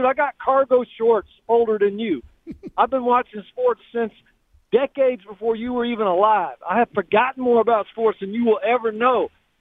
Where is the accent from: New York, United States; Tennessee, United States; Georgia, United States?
Georgia, United States; I grew up in Georgia and was a huge Bulldogs fan.